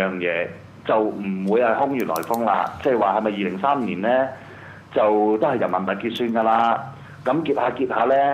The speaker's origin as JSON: {"language": "Cantonese", "country": "Hong Kong", "said": "我諗大家作為香港人會理解。"}